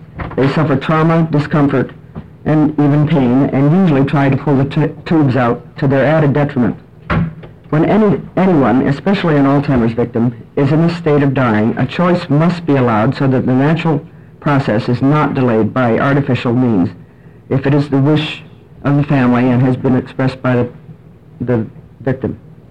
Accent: Portland, United States; from Portland, and I appreciate the opportunity to be here.

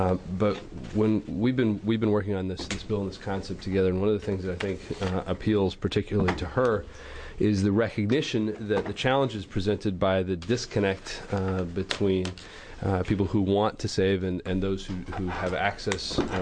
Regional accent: Beaverton, Oregon, United States; from Beaverton.

